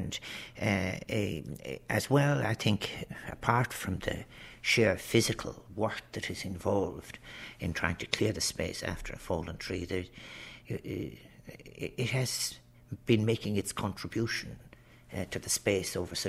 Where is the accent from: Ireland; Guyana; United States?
Ireland; Limerick, Munster; born there; I was born in Limerick, as you know